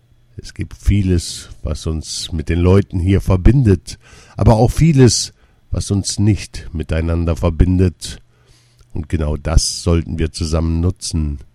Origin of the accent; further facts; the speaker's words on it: Iraq; Ich selbst bin aus dem Irak, spüre noch immer einige Dinge, die ich erwähnt habe.